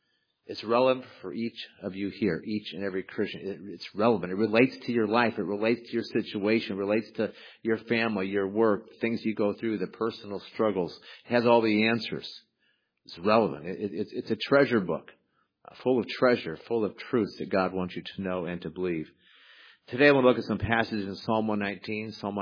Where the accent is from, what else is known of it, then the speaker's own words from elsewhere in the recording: Carroll, Iowa, United States; now in Tampa, United States; I thought I'd look up at my hometown, Carroll, Iowa.